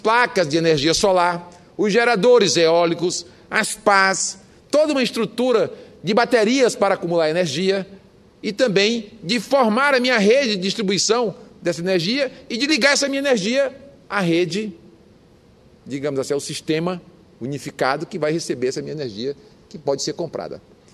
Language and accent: Portuguese; Ceará, Brazil; lá no meu estado do Ceará.